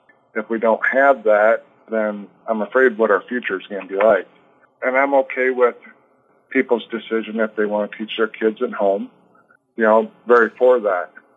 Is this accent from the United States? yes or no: yes; Monticello, Iowa, United States; I was born and raised in Monticello, Iowa. Grew up, you know, learning the values of being a hard worker. You know, my grandparents, we had a family farm.